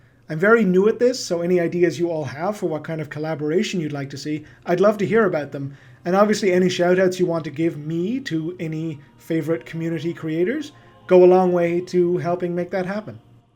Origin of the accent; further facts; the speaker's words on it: Dublin, Leinster, Ireland; moved away as an adult; now in Toronto, Canada; Born and raised in Dublin, now living in Toronto. The accent is the result of an Irish origin coupled with a few years living in North America.